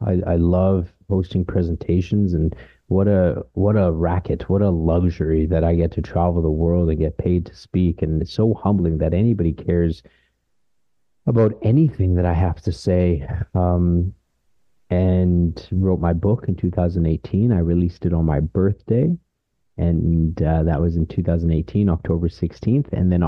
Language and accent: English; Canada; My parents are Peruvian. I'm Canadian Peruvian.